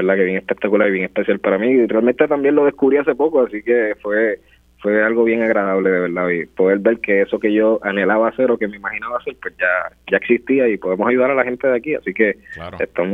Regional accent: Humacao, Puerto Rico; now in Las Piedras, Puerto Rico; Mira, pues yo soy del pueblo de Las Piedras. Bueno, duermo en Las Piedras y soy de Humacao, digo yo siempre, porque he hecho todo allá.

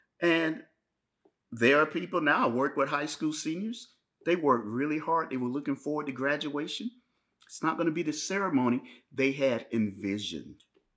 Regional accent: Florida, United States; also born or lived in New York; I grew up in Florida. I have gone outside just about every day of my life. Even in New York during blizzards, I would leave the house and walk to the store and go get some coffee.

